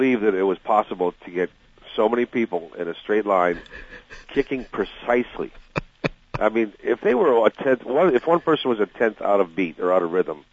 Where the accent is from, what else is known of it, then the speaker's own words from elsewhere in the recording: New England, United States; Oh, well, it was winters. I grew up in New England, and I remember...